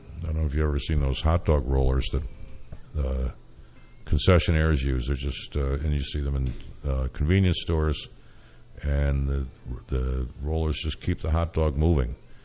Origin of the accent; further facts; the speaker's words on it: Syracuse, New York, United States; Back, I hail from Syracuse.